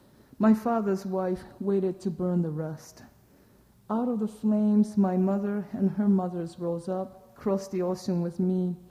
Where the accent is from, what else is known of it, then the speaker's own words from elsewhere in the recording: Kobe, Hyogo, Japan; English is a second language; And when I grew up in Kobe, nobody in Kobe thought that there would ever be an earthquake in Kobe.